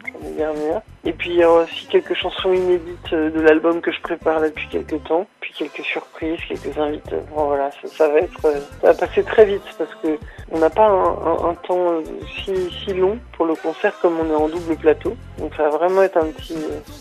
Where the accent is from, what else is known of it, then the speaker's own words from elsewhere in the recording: Noirmoutier, Pays de la Loire, France; je viens de Noirmoutier depuis que je suis tout petit.